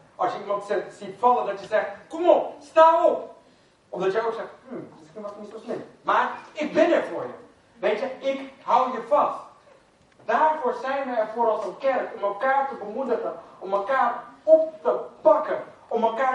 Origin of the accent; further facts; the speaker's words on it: Netherlands; Wij als Nederlanders zouden dat misschien zeggen.